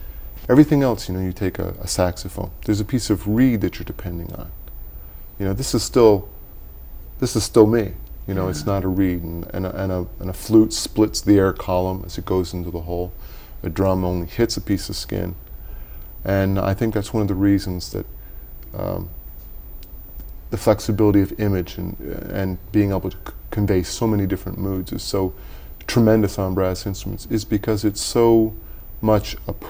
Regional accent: New York, United States; And I'm from New York State.

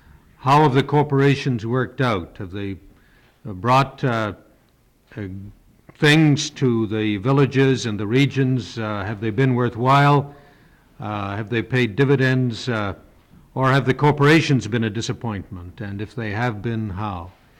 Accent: Canada; I am from Canada, and I spent about 20 years in Canada studying land claims

